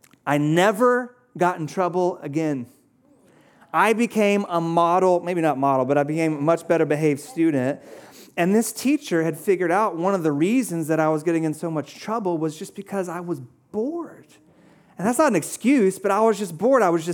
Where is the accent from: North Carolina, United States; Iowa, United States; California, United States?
North Carolina, United States; Charlotte; And so I grew up in Charlotte.